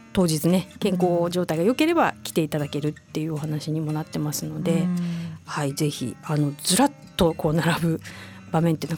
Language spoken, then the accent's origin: Japanese; Hiroshima, Japan; 私広島の出身なんですけど